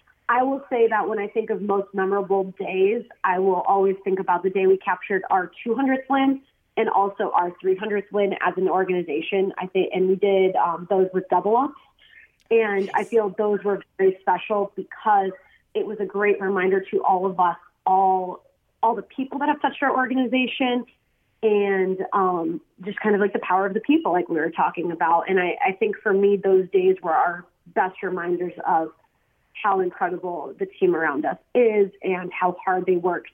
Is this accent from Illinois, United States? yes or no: yes; Illinois, United States; I grew up in the Chicagoland area.